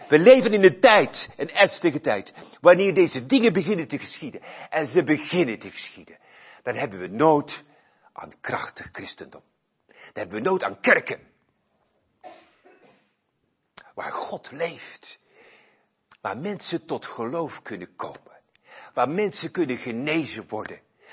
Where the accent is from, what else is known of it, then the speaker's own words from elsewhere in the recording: Flanders, Belgium; Bij ons in Vlaanderen zeggen ze, ik ben een Vlaming en daar ben ik fier op.